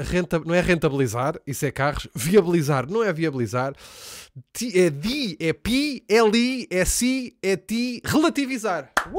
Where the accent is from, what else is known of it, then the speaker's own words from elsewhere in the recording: Viseu, Portugal; este puto também é lá da minha terra. Esse que é de Viseu.